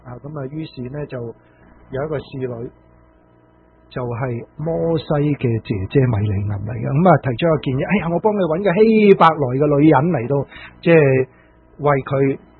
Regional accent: China; 我们中国人 有一句说话是什么？三岁定八十嘛

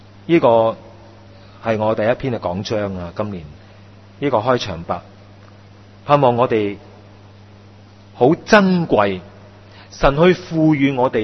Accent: Hong Kong; 鼓励我哋中国人啊，我相信包括我哋香港人啊

